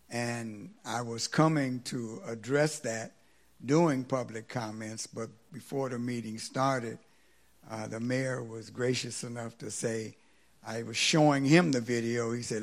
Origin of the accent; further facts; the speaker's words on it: California, United States; now in Fairburn, United States; I'm from California and have only been in Fairburn for a couple of years